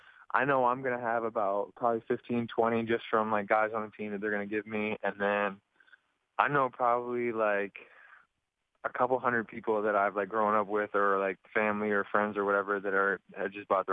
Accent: Toronto, Ontario, Canada; I mean, everyone knows I'm from Toronto

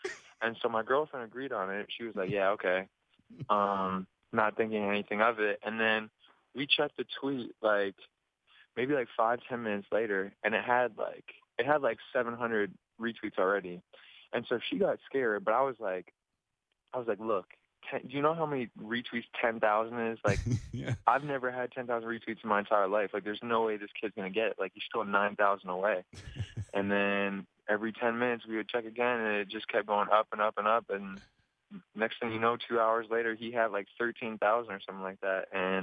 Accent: Toronto, Ontario, Canada; I mean, everyone knows I'm from Toronto

